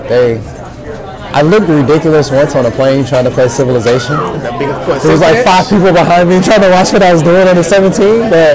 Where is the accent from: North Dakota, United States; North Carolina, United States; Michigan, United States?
North Carolina, United States; Nah, I'm from North Carolina. I respect that cold.